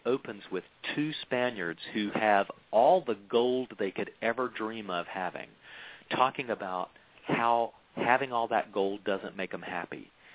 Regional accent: Florida, United States; we had to memorize Ponce de Leon, and of course I grew up in Leon County, so people said, yeah, Leon, it's named after him, and that made a big difference to me feeling local about it.

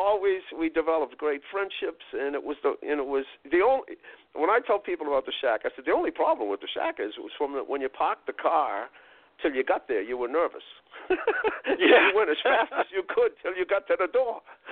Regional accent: Roxbury, Massachusetts, United States; I grew up 2 miles from here. I grew up in Roxbury.

